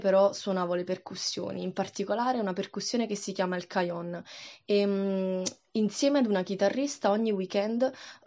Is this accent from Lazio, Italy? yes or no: no; Naples, Campania, Italy; ho 20 anni e vengo da Napoli.